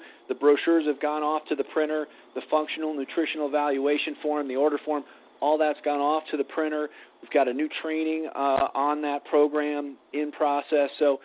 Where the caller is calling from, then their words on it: Colorado, United States; I'm calling in from Colorado this evening